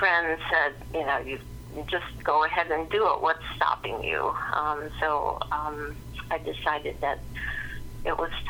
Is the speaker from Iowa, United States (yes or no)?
yes; Pella, Iowa, United States; I grew up in Pella, and that's part of the process of this book. Lived here all my life